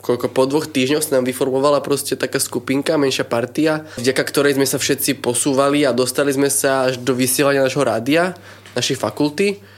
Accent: Levoča, Prešov Region, Slovakia; a pochádzam z Levoče, zo severovýchodu Slovenska.

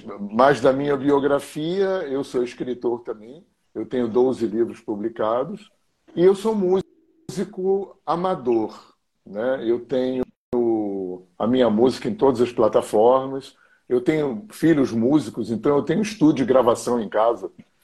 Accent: Rio de Janeiro, Brazil; Eu sou carioca, eu tenho 67 anos, sou aquariano.

